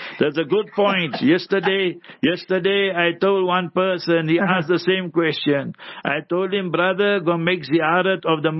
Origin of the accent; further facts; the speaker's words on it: Heidelberg, Gauteng, South Africa; If you know the white generals, they were in my hometown, Heidelberg, Nigel, all these places, they were there.